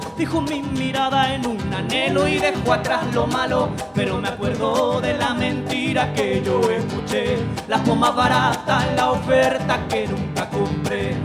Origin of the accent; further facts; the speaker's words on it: Valparaíso, Chile; Nosotros en su mayoría somos del Cerro Barón, y nuestro rito cotidiano es subir y bajar el cerro, y eso nos hace auténticos habitantes de Valparaíso.